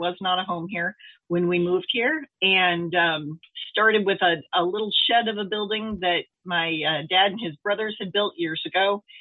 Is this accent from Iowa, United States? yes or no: yes; Ankeny, Iowa, United States; I was raised in Ankeny.